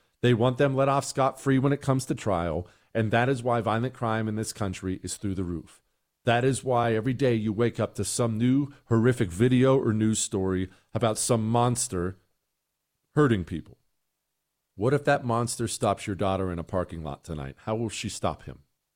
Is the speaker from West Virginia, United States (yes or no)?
no; Montana, United States; also born or lived in Ohio; I grew up in Montana and Ohio